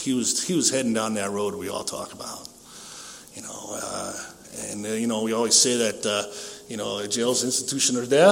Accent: New England, United States; born there; You know, I was born in New England, 1958.

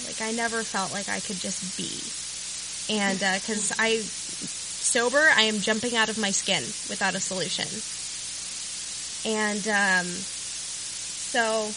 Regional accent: Los Angeles, California, United States; I grew up in Los Angeles, in suburban Los Angeles.

